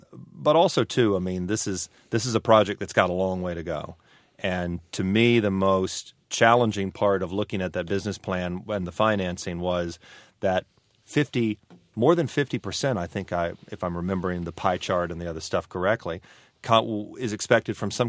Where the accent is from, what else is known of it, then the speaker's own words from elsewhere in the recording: California, United States; I know just as being a Californian, it's harder to get from the Central Valley to the urban centers of the state